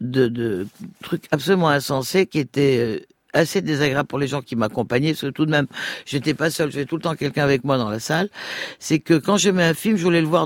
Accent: Algeria; moved away; Moi, je suis arrivée d'Algérie en 62.

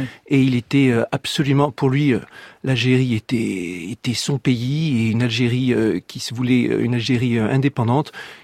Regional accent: France; en tant que Français, dont la famille a aussi eu une histoire en Algérie, puisqu'elle fait partie de ces nombreuses familles déracinées après la guerre d'Algérie.

